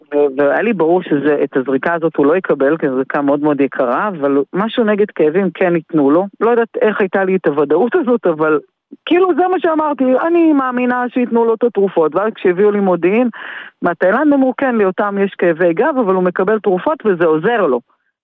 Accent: Haifa, Haifa District, Israel; born or raised there

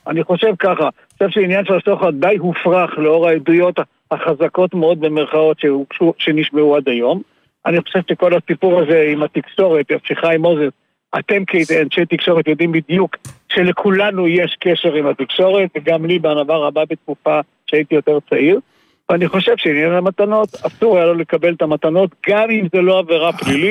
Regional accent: Rehovot, Central District, Israel; ברחובות! בעירי, עיר מולדתי

